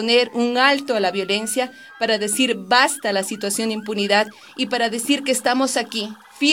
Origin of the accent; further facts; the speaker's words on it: Ecuador; soy ecuatoriana.